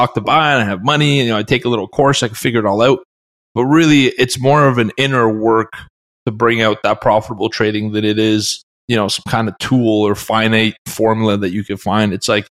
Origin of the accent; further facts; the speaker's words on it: Canada; Yeah, and I play hockey because I'm from Canada.